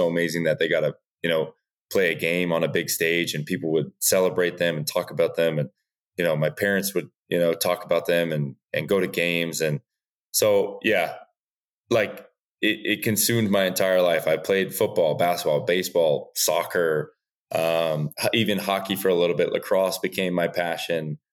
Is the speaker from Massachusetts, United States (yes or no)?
yes; Massachusetts, United States; I grew up in Massachusetts, so I did love the Celtics and the Red Sox and the Patriots.